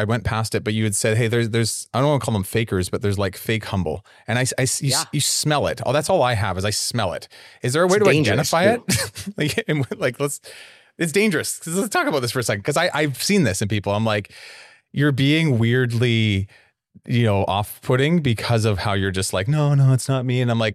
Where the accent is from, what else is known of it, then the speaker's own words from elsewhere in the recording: Canada; I will call out our own culture because I'm Canadian. I'm allowed to do it. We are passive aggressive by nature